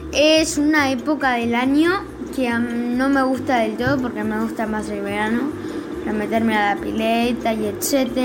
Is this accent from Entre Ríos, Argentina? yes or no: no; Buenos Aires, Argentina; de Argentina, Buenos Aires, 10 años.